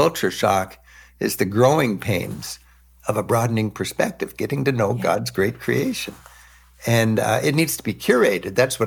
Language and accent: English; United States; they get to know me as an American.